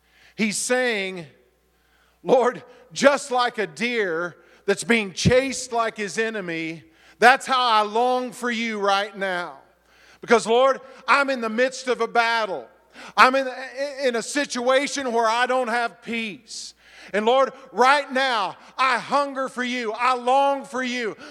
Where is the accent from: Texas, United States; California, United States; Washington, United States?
Texas, United States; also born or lived in Arkansas / Alaska; I love deer. I grew up in Texas. There were a lot of white-tailed deer. And then we moved to Arkansas, and there were some deer there. We moved to Alaska, and when I got to Alaska, I was thrilled because we were in southeast Alaska.